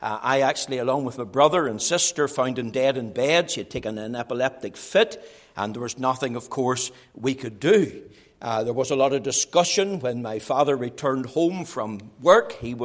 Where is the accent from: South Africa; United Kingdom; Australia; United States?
United Kingdom; Drumadraw, Northern Ireland; But you know, when I was growing up in Drumadraw, my aunt sent me along faithfully to church and Sunday school every Sunday.